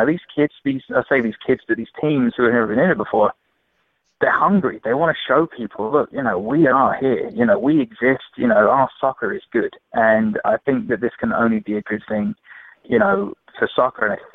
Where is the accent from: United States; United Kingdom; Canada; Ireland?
United Kingdom; England; I am English, so I'm rooting for, you know, England, of course.